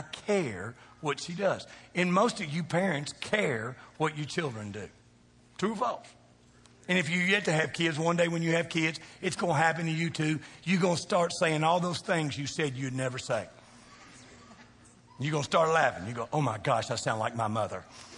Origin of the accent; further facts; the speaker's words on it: Kentucky, United States; I'm a boy from Kentucky who wears boots, who likes stuff fried.